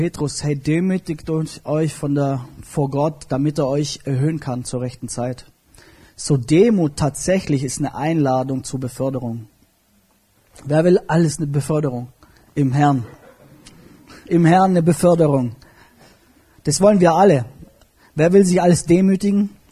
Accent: Kirchheim, Germany; davor waren wir bei den Baptisten, bin dort groß geworden in Kirchheim, beim Günther.

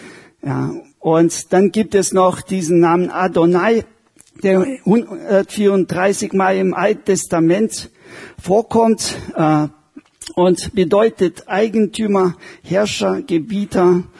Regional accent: Estonia; ich komme aus Estland und da gab es oft Gewitter, Unwetter, ja, sehr verregnet.

